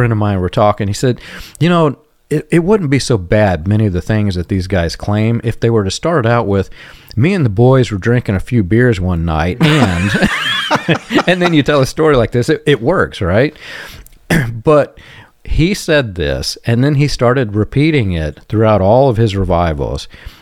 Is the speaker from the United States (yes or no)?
yes; the South, United States; I'm very much a redneck country boy myself, and I grew up in the South where I can actually claim it. I spent a lot of time in the South.